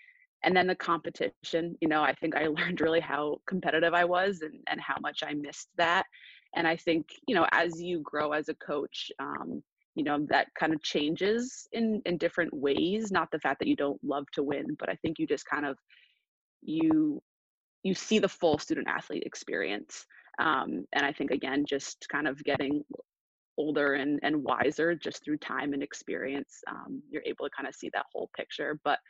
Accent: Middlebury, United States; Obviously growing up in Middlebury and going to BU, and I was at William Mary for a year

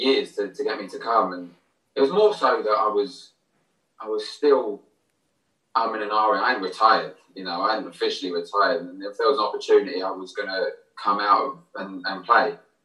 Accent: Cheltenham, South West England, United Kingdom; I come from Cheltenham

